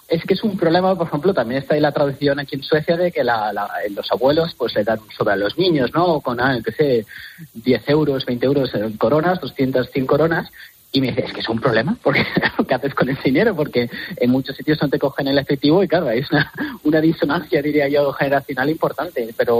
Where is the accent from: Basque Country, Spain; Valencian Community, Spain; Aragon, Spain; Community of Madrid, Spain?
Community of Madrid, Spain; Madrid; el efectivo es más sencillo, al menos en Madrid, de donde soy yo.